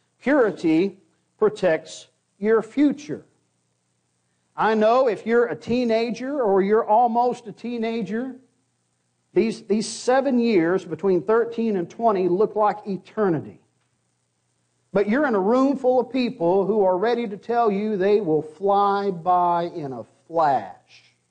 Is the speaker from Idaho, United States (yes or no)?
no; Arkansas, United States; I was growing up in Arkansas.